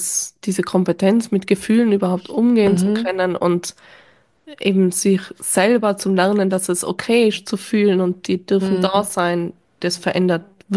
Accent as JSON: {"language": "German", "country": "Austria", "said": "ich bin ja aus Österreich"}